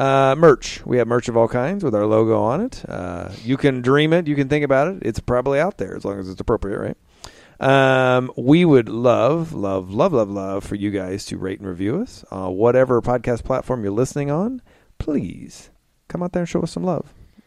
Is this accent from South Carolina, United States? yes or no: no; Kokomo, Indiana, United States; also born or lived in Logansport, Indiana; So I was born in Cass County, Logansport, and raised in Kokomo.